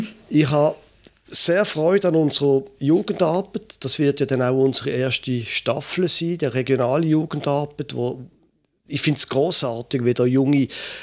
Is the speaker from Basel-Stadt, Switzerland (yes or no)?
yes; Basel, Basel-Stadt, Switzerland; now in Klettgau, Switzerland; Ich bin in Basel aufgewachsen, hatte nie gedacht, dass ich einmal noch nördlicher wohnen würde als Basel, aber das mache ich jetzt. Ich bin 54 Jahre alt